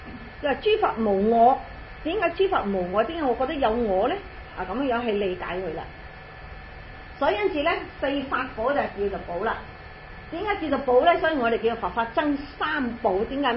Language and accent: Cantonese; China; 好似我哋中國人講啦，出海又要平安，翻返嚟又要平安啦。